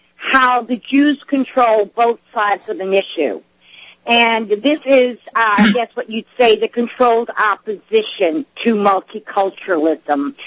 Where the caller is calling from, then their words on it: New York, United States; from New York.